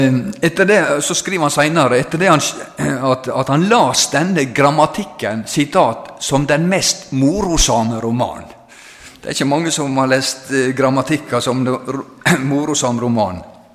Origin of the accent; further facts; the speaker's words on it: Western Norway, Norway; Med skam må vi vel kanskje som vestlendinger si